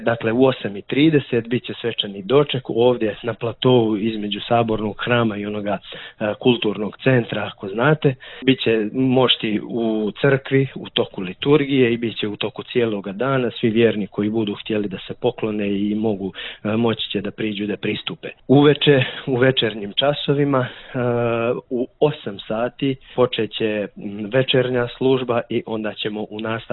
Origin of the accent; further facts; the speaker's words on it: Trebinje, Republika Srpska, Bosnia & Herzegovina; Ta litija koja je to biva kod nas u Trebinju